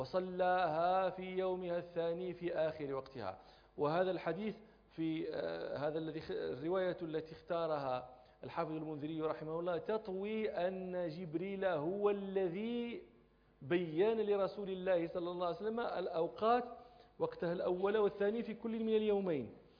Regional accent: Rabat, Rabat-Salé-Kénitra, Morocco; وأنا طبعا نشأت ولدت في الرباط ونشأت في الرباط، والرباط هذه مدينة شاطئية لا نوق فيها ولا إبل لا بعران ولا نوق

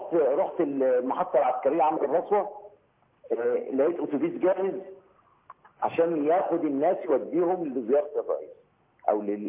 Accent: Port Said, Port Said Governorate, Egypt; انا بورسعيدي

